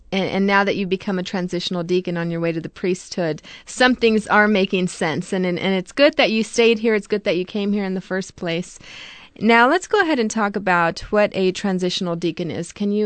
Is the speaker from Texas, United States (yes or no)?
yes; Corpus Christi, Texas, United States; I graduated from Miller High School in 98, and I grew up here in Corpus Christi.